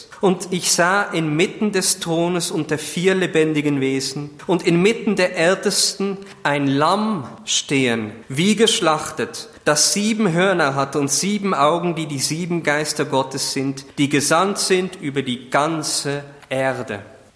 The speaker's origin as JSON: {"language": "German", "country": "Netherlands", "said": "Ich bin ein Holländer und ich kann auch recht stolz sein manchmal."}